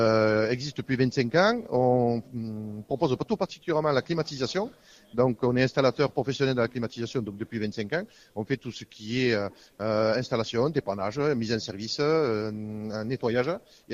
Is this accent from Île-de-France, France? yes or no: no; Gruissan, Occitanie, France; moi je suis natif de Grussin, on sait très bien ce que fait le marin, le sable et tout ça